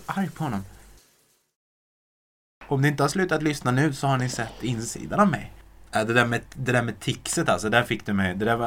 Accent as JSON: {"language": "Swedish", "town": "Sunne", "region": "Värmland", "country": "Sweden", "tie": "born or raised there", "said": "Jag gick alltid och skämdes över min mamma när vi gick runt på gatan hemma i Sunne."}